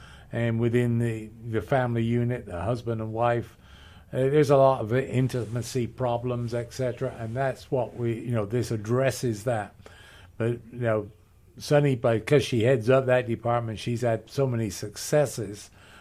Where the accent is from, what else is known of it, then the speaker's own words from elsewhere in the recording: England, United Kingdom; Originally.